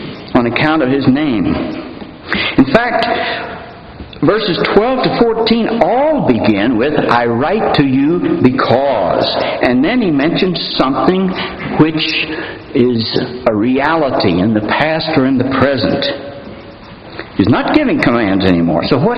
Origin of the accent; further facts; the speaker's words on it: West Virginia, United States; I'm from West Virginia, so we're almost neighbors here.